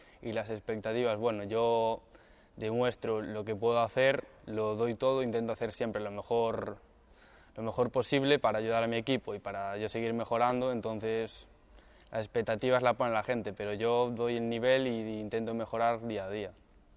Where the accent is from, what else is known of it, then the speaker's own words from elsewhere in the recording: Boiro, Galicia, Spain; Llegó en un verano, en Boiro, allí en mi pueblo donde soy.